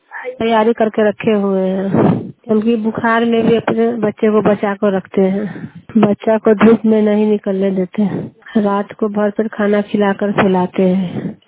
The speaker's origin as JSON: {"language": "Hindi", "town": "Madhopur", "country": "India", "said": "माधोपुर का।"}